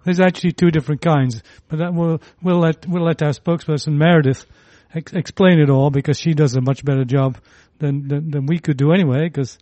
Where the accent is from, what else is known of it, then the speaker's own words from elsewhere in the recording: Huddersfield, Yorkshire and the Humber, United Kingdom; I was hitchhiking from Cambridge, where I was at university at the time, to my hometown of Huddersfield, because it was my sister was getting married.